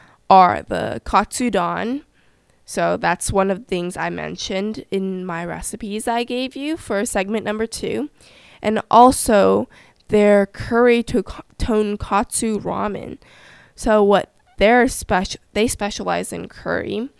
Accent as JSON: {"language": "English", "region": "California", "country": "United States", "tie": "born or raised there", "said": "it's located in the 626 area, if you guys ever heard of that, which I like to call it my hometown."}